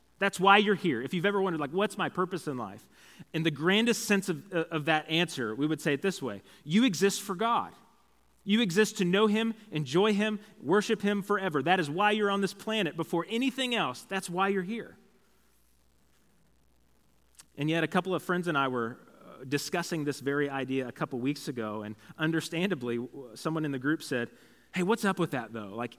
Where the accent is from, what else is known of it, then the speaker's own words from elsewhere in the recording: Concordia, Missouri, United States; I'm from Concordia, so we were coming up to Independence to the city to do some Christmas shopping.